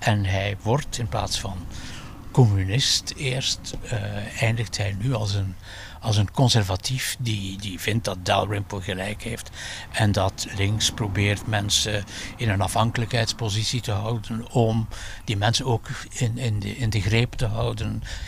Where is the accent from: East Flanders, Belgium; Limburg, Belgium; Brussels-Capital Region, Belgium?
East Flanders, Belgium; Oostakker; Ja, ten eerste, ik ben van Oostakker en dus heb ik de Oostakkerse gedichten. Ik weet zelfs het huis waarin hij zat, kan daar zo naartoe gaan, waar hij dat geschreven heeft.